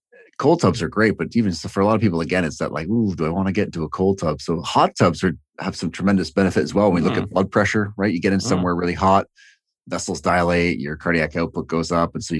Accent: Toronto, Ontario, Canada; I'm from Toronto, and going out to the West Coast

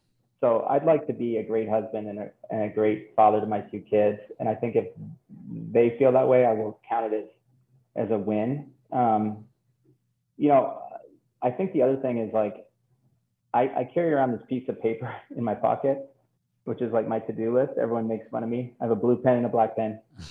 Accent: Flint, Michigan, United States; it is because I'm from Flint, Michigan.

